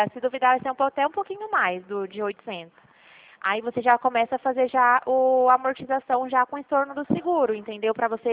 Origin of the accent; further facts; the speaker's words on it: Dracena, São Paulo, Brazil; Eu sou de Dracena.